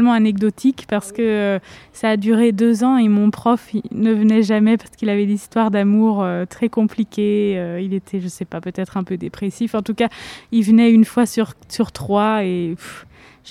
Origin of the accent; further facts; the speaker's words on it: Nancy, Grand Est, France; born there; Finalement, moi, je suis née à Nancy, donc elle est remontée encore beaucoup.